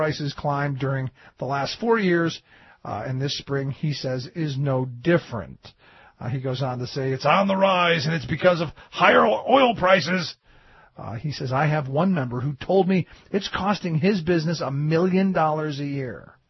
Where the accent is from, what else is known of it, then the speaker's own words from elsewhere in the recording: Cleveland, Ohio, United States; Where I grew up, not much better, to be honest. I grew up in Cleveland, Ohio, and here is another black eye from my hometown.